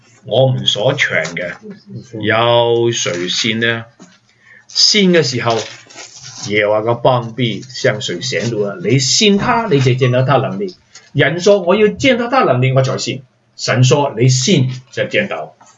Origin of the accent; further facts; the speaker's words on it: Hong Kong; 我是从香港来的，是从海岛来的